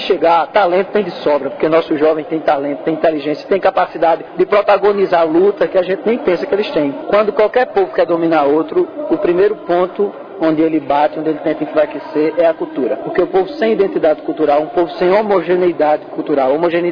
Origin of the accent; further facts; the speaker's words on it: Northeast Region, Brazil; A dificuldade na minha terra, eu acho que é a de todos do Nordeste, de todas as regiões.